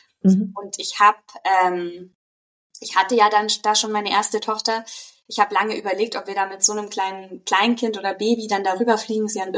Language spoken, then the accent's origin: German; New Zealand; moved away as an adult; now in Germany; bin 31 Jahre alt, in Deutschland geboren, habe 10 Jahre meiner Kindheit und Jugend in Neuseeland verbracht und lebe jetzt schon wieder seit 12 Jahren in Deutschland.